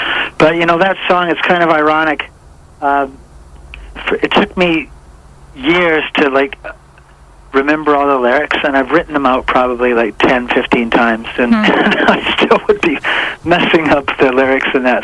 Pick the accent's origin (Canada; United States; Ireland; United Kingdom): Canada; I'm a Canadian, and this is the way it is.